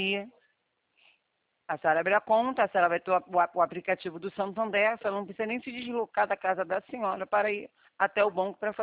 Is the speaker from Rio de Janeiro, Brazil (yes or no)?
yes; Rio de Janeiro, Brazil; eu sou do Rio, né? Eu sou do centro do Rio.